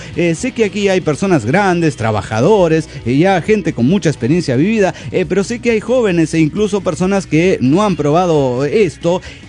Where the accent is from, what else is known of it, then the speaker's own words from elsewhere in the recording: Cochabamba, Bolivia; de Cochabamba, Bolivia.